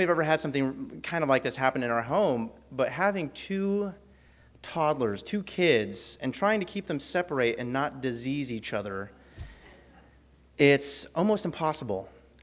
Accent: California, United States; I'm thinking, I was raised in Northern California.

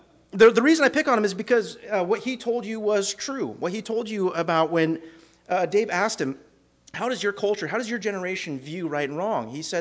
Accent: California, United States; Now, both of us were raised somewhere within California.

